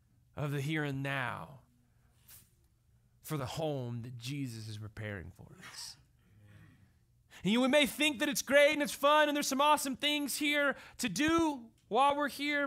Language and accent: English; Lubbock, Texas, United States; It was about 2 hours down the road from where I grew up in Lubbock, Texas.